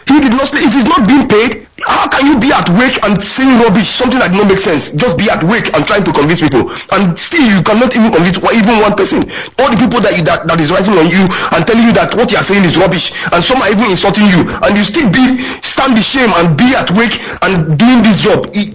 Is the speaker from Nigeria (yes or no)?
yes; Anambra, Nigeria; now in Sweden; I come from Anambra State, Agota local government.